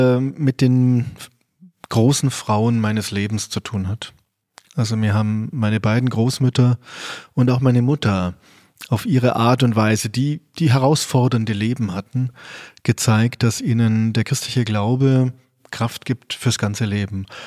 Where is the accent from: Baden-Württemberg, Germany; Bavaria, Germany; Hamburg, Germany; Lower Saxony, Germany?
Bavaria, Germany; Regensburg; born there; also born or lived in Garmisch-Partenkirchen; Ich bin ja in Regensburg geboren